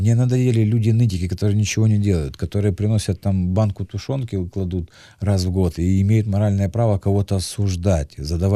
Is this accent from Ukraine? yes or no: yes; Kyiv, Ukraine; я вырос на Борщаговке, я из дворовой компании